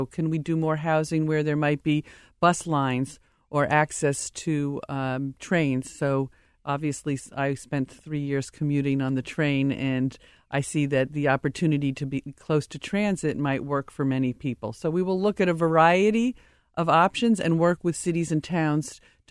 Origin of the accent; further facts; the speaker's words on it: Rhode Island, United States; And now I have an opportunity to be in my home state and to put some of those best practices into play.